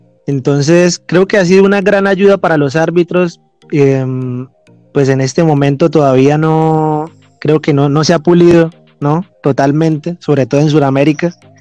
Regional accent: Bucaramanga, Santander, Colombia; Soy egresado de la Universidad Autónoma de Bucaramanga, soy de Bucaramanga.

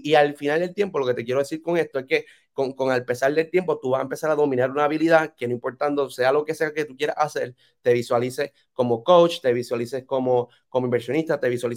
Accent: Puerto Rico; un cuento triste como típico boricua a un amigo

